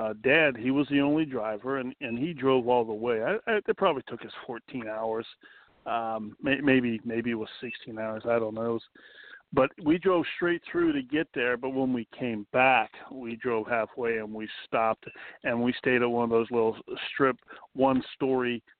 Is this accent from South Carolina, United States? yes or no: no; Cincinnati, Ohio, United States; You grew up here in Stanley County. I grew up in Cincinnati